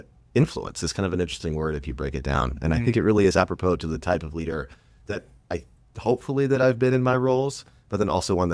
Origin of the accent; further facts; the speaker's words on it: Knoxville, Tennessee, United States; And I grew up in Knoxville, Tennessee, but I went to summer camp in the Pisgah National Forest.